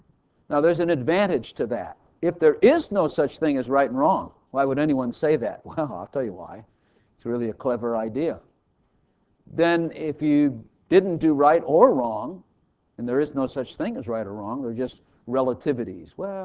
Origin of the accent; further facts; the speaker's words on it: Chicago, Illinois, United States; I used to be a liberal. I used to be on the left. I'm from Chicago also. That helps.